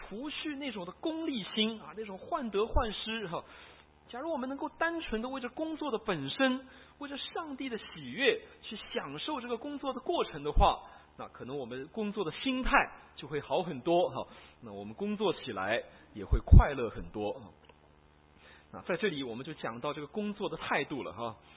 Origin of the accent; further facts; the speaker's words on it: China; 这个我们大陆人最喜欢做这些事情哈